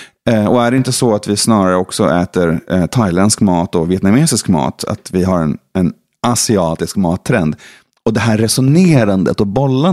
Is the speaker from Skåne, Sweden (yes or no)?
no; Sollentuna, Stockholm County, Sweden; now in Stockholm, Sweden; jag bor i city i Stockholm. Men jag är från Sollentuna.